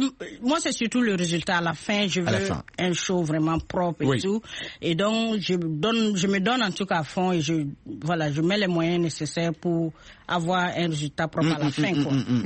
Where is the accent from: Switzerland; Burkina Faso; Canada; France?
Burkina Faso; Bobo-Dioulasso, Hauts-Bassins; Je suis de Bobo Julasso.